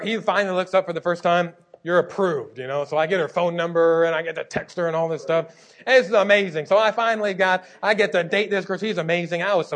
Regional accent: Kentucky, United States; I'm from Kentucky, so I'm thinking, it's just coincidence.

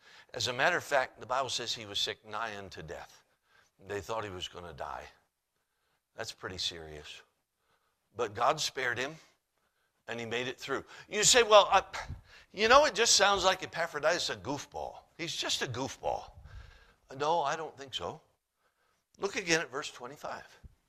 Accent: Alaska, United States; My mother always said that. I grew up in Alaska. We'd go running out of the house barefoot in the snow.

